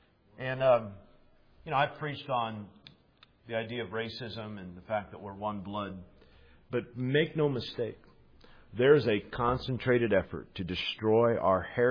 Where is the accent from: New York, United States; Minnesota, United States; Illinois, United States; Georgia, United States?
Illinois, United States; Now I'm from Illinois.